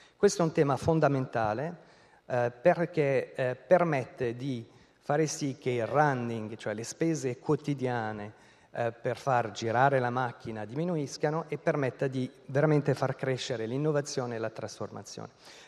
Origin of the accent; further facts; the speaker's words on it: France; Italian is a second language; now in Italy; Io vengo dalla Francia